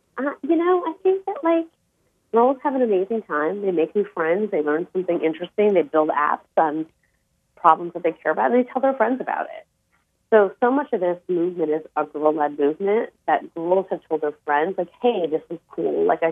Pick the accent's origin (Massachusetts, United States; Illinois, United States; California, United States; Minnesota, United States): Illinois, United States; Chicago; born there; You know, I was born in Chicago, Illinois. You know, I have a special place in my heart for the Midwest.